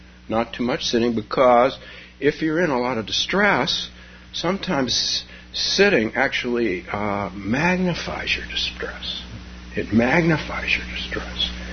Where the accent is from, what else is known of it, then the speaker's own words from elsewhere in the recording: Palo Alto, California, United States; So I started a Zen group many, many years ago in my hometown of Palo Alto with Stanford students.